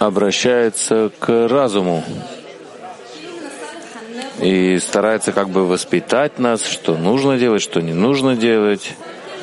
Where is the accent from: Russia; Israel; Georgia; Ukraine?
Israel; Binyamina, Haifa District; из Беньямины.